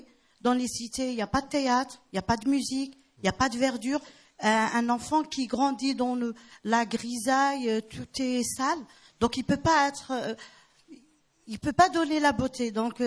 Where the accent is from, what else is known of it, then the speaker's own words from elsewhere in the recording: Algeria; moved away as an adult; Alors, moi, je suis une Algérienne. Donc, je suis venue d'Algérie pour faire des études.